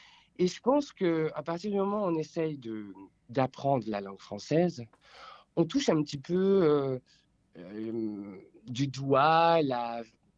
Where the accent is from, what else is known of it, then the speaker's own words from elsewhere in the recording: Strasbourg, Grand Est, France; je suis originaire de Strasbourg, enfin d'Alsace